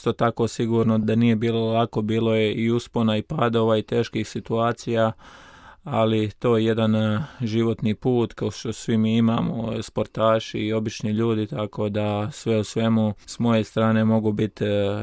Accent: Medjugorje, Federation of Bosnia and Herzegovina, Bosnia & Herzegovina; dolazim iz Međugorja i to je to, 31 godina.

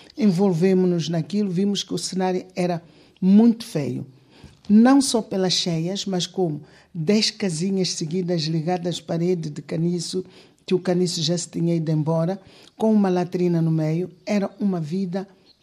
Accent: Mabil, Inhambane, Mozambique; Eu sou natural de Moçambique, da província de Inhambane, distrito da Machiche. Localidade de Mabil.

